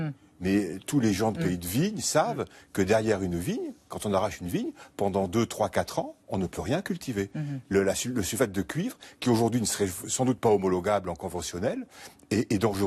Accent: Bordeaux, Nouvelle-Aquitaine, France; je suis bordelais d'origine

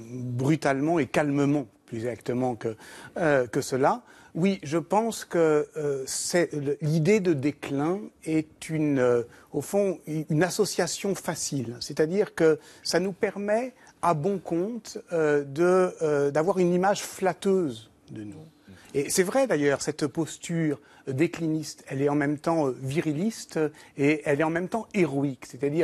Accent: Italy; now in France; Et donc, je suis arrivé de l'Italie au monde et du monde à la France. C'est pas mon objet, l'histoire de France, mais on a le droit.

